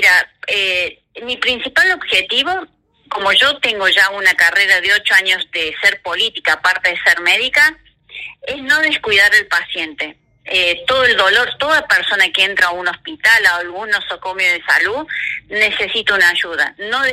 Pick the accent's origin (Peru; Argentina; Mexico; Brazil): Argentina; Santa Fe; primero que soy orgullosa de ser del departamento de San Justo